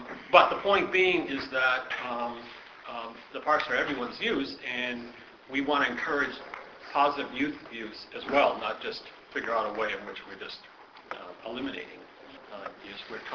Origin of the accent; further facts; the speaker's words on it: Dorchester, Massachusetts, United States; also born or lived in Newton; When I was a kid, I'm from Rushmere, Dorchester. We moved to Newton.